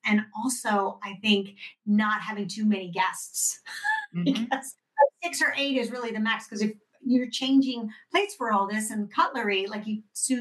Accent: Connecticut, United States; moved away as an adult; also born or lived in Los Angeles; now in France; But actually, I grew up in Connecticut until I was about 18 on the East Coast. Then my whole family moved to L.A. I met my French husband in L.A.

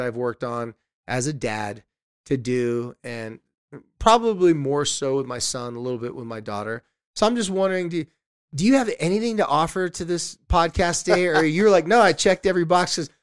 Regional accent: Carlsbad, California, United States; the hotel we stayed at was near Legoland, because my hometown's Carlsbad, Legoland's at.

